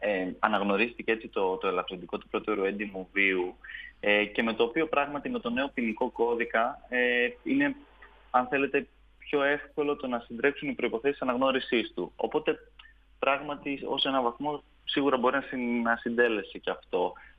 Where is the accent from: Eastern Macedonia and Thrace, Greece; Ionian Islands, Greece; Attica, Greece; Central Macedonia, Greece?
Central Macedonia, Greece; Kallikrateia; Χαιρετίζω έτσι την όμορφη πόλη μας, μιας και εγώ είμαι από την Καλλικράτεια της Χαλκιδικής.